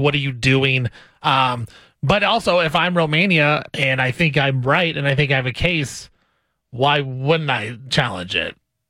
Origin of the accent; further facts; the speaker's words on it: United States; for me, as an American, I just want, you know, Jordan Childs to get the bronze medal